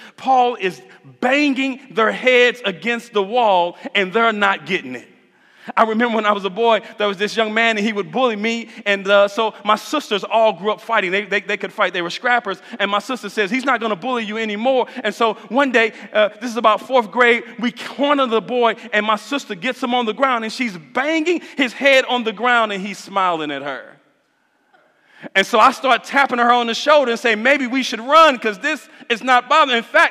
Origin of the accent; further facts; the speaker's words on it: United States; And especially being American, we're used to picking sides.